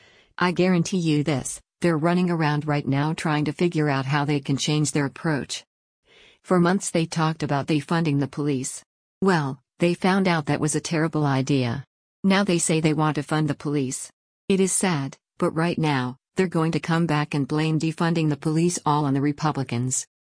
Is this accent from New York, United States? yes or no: no; Georgia, United States; I grew up in South Georgia, where my parents work extremely hard.